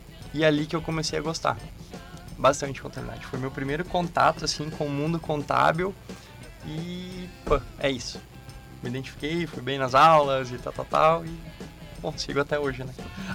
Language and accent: Portuguese; Porto Alegre, Rio Grande do Sul, Brazil; born there; Eu nasci em Porto Alegre. A família do meu pai é de Paverama, aqui perto, 30 quilômetros, e da minha mãe de Pelotas.